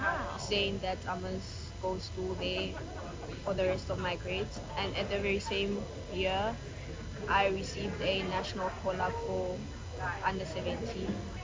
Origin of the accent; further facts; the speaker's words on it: Bloemfontein, Free State, South Africa; I'm originally from Bloem.